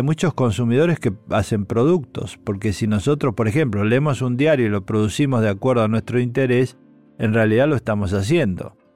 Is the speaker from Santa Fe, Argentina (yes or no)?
yes; Rafaela, Santa Fe, Argentina; born there; en la ciudad donde yo nací, en Rafaela